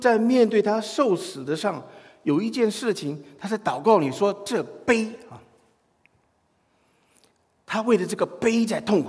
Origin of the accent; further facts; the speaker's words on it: China; 还是像我们中国人一样怕没面子啊？